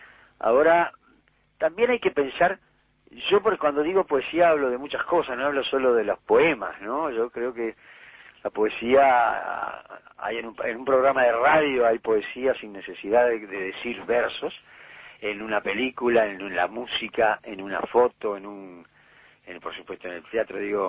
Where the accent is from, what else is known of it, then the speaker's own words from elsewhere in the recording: Uruguay; yo como buen uruguayo